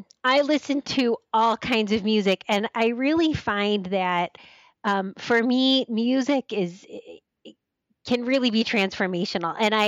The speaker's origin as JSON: {"language": "English", "town": "Akron", "region": "Ohio", "country": "United States", "tie": "born or raised there", "said": "So I was born and raised in Akron. I'm from this community. Our family first came here back in the 70s."}